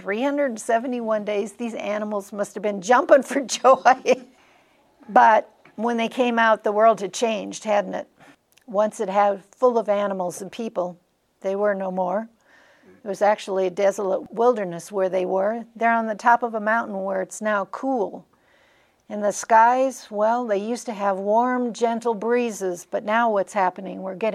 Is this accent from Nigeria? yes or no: no; Minnesota, United States; Now, I grew up in Minnesota, and we spend a lot of our holidays in South Dakota on the farms